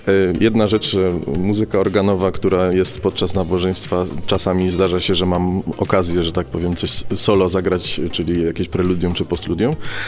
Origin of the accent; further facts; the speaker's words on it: Wisła, Silesian Voivodeship, Poland; bo ja pochodzę z Wisły, natomiast właśnie kończyłem pierwszy stopień szkoły muzycznej w Wiśle na fortepianie